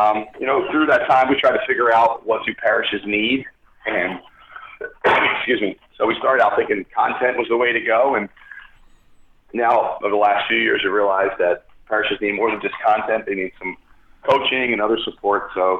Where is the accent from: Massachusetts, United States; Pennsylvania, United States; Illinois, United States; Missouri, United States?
Pennsylvania, United States; So I grew up outside Philadelphia. So big Phillies fan.